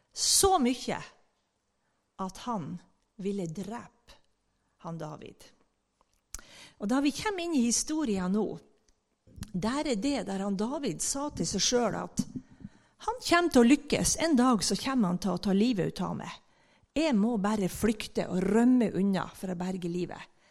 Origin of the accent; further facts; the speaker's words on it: Nordland, Norway; Jeg kommer fra Helgeland, fra en liten øy, men jeg har bodd nå inne på Borgen i 30 år.